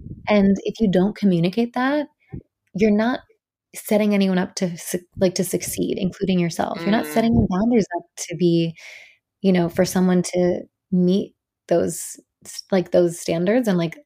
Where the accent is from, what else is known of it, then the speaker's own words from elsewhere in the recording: Chicago, Illinois, United States; also born or lived in New York / Los Angeles; I lived in New York and then LA. I'm from Chicago. I've kind of been around the States.